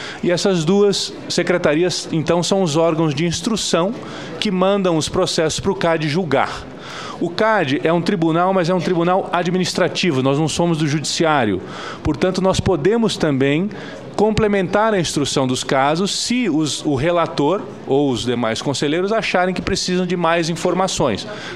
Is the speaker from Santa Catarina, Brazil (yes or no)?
yes; Santa Catarina, Brazil; Para mim é uma honra, como catarinense, estar aqui.